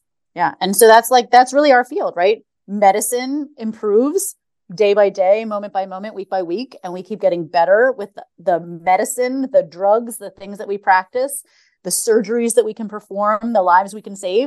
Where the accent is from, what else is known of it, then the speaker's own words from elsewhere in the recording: Philadelphia, Pennsylvania, United States; I can't complain. I grew up in Philly